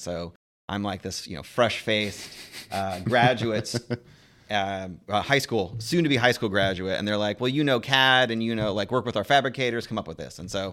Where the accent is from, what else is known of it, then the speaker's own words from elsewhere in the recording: Indiana, United States; Undergrad, I'm from Indiana originally. I went to Indiana University.